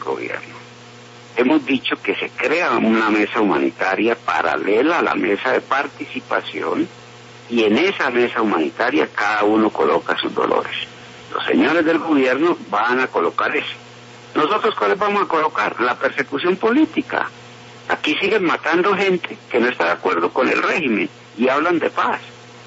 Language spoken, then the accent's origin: Spanish; Colombia